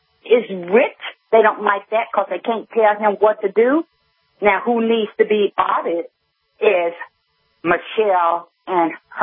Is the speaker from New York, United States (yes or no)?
no; Texas, United States; I am, and I am of color. I mean, born and raised in Texas.